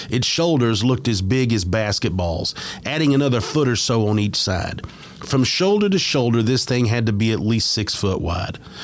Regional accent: Mobile, Alabama, United States; born there; I was born in Mobile, Alabama in 1964. Until I was in my mid-20s, I had never been on ground much higher than a couple hundred foot above sea level.

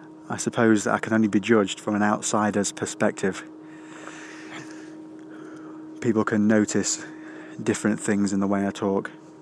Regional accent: England, United Kingdom; also born or lived in Sydney / Nottingham / Derbyshire / Sheffield; I was born in Sydney, Australia. We moved back to England. I lived in Nottingham for a few years. I then moved to Derbyshire. We were here for about 6 years. We spent a year in Sheffield, in a place called Warncliffe Side

